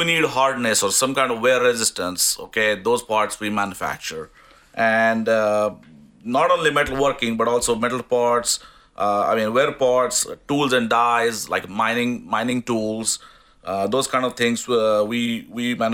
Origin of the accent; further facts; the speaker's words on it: India; moved away as an adult; also born or lived in Japan; and I'm originally from India.